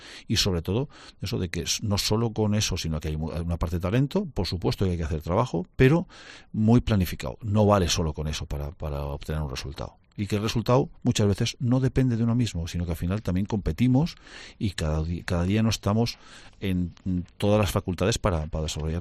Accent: Cantabria, Spain; Al final, como cántabro, como persona humana

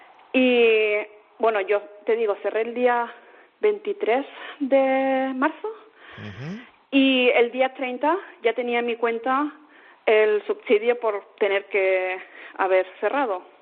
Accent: Balearic Islands, Spain; now in Bielefeld, Germany; Yo vengo de Mallorca.

